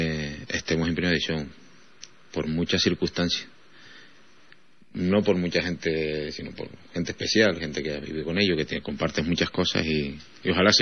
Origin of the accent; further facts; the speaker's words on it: Santa Cruz de Tenerife, Canary Islands, Spain; Presumo porque yo nací en Santa Cruz, o sea, soy chicharrero, además nací en Santa Cruz.